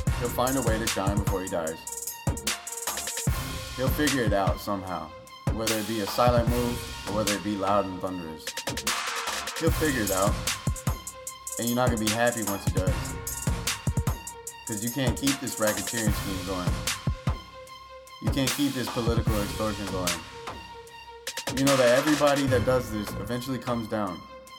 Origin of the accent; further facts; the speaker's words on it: United States; born there; But I'll tell you one thing, I am American. I was born in America.